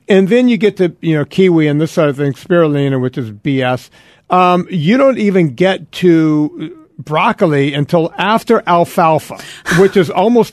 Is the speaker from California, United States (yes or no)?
no; Louisiana, United States; I'm from Louisiana. Puree is